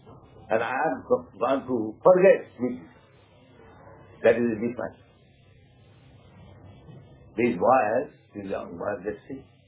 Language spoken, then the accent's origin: English; India; of course we are Indian, we are poor, that's another.